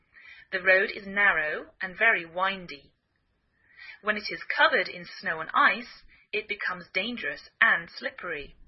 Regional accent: England, United Kingdom; now in United States

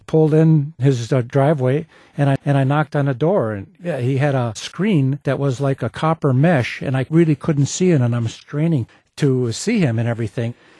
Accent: Wisconsin, United States; I'm from Wisconsin.

